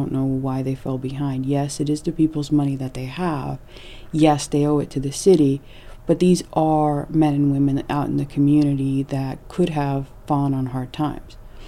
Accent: Miami, Florida, United States; now in Bethel, United States; No, I'm from Miami, Florida.

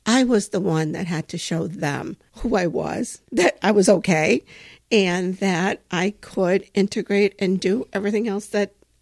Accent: Michigan, United States; also born or lived in Tampico, Mexico; we left Mexico and I was two when we came to Texas and then north to the state of Michigan in 1968.

